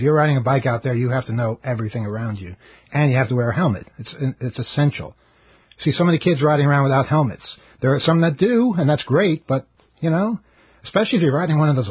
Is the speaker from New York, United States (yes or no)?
yes; New York City, New York, United States; I grew up in Jamaica, in Queens, and Jamaica Avenue is a big street there.